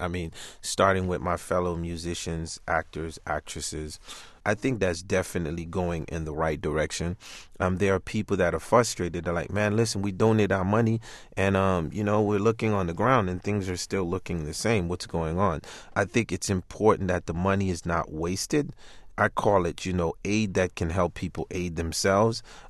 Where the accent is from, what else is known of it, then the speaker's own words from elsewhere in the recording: Brooklyn, New York, United States; I'm always going to be testy because I'm from Brooklyn, right?